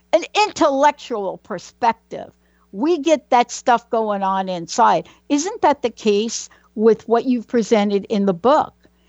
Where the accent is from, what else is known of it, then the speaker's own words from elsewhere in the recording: Bronx, New York, United States; I grew up in the Bronx, right? And we had a lot of things going on.